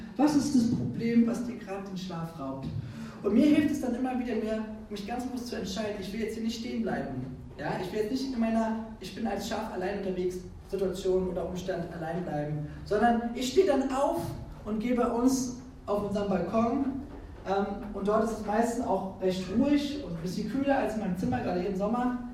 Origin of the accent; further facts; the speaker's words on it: Brandenburg, Germany; ich kenne mich da nicht so aus in den Bergen, weil ich bin hier in Brandenburg groß geworden, hier ist alles flach.